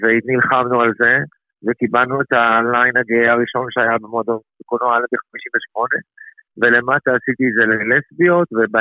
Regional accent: Tel Aviv, Tel Aviv District, Israel; בתור יליד תל אביב, נולדתי בחוב שנקינט בתל אביב

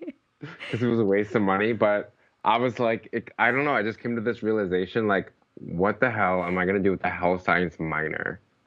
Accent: New York, United States; I grew up on Long Island, New York, Suffolk County, hour and 15 minutes on the Long Island Railroad.

